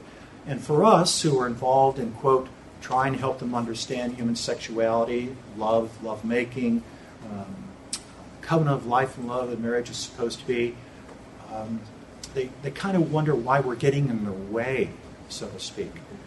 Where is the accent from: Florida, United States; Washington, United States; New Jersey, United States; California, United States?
Florida, United States; let's say I'm from Florida